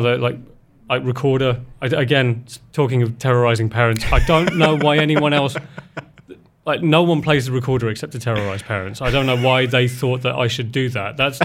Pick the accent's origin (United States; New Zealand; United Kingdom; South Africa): United Kingdom; England; So I'm English, so I don't have a particularly happy face